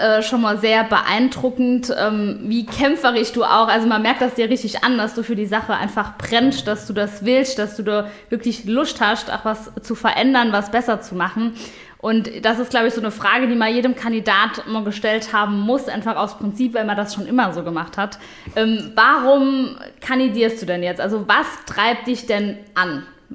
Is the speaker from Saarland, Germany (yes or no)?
yes; Völklingen, Saarland, Germany; Jetzt komme ich aus Völklingen, also bin auch Teil, oder meine Kommune ist auch Teil des Regionalverbandes.